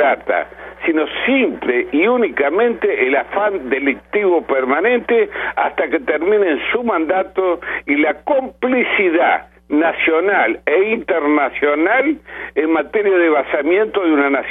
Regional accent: Argentina; solicito urgentemente como argentino la intervención de los tribunales internacionales

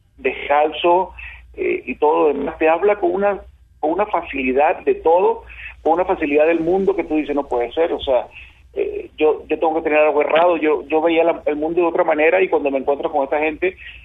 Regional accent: Venezuela; now in Mexico City, Mexico; Yo soy venezolano, vivo en México

